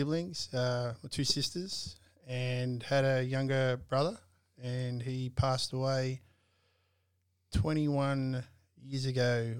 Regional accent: Maffra, Victoria, Australia; 41. I was born in Sale, but lived most of my childhood in Maffra.

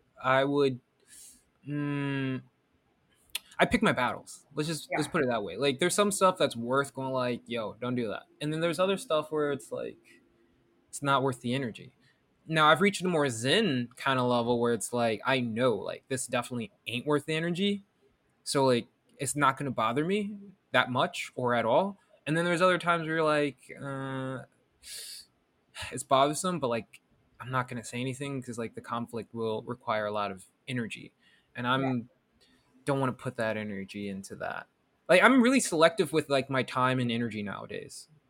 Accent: New York City, New York, United States; Just living in New York and like being like a New Yorker

